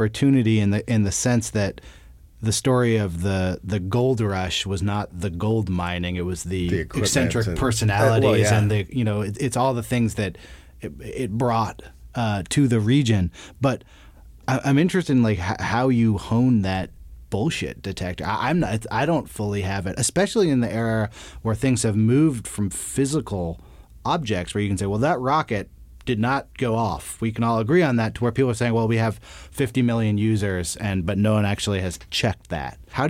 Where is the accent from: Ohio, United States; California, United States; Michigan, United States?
California, United States; Berkeley; I'm from the Bay Area. I grew up in Berkeley